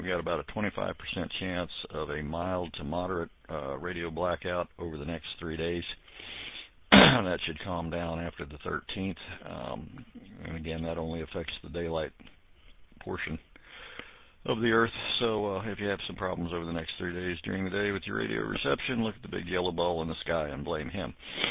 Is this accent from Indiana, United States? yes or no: yes; Indiana, United States; I'm actually traveling up to my home state of Indiana to watch the whole thing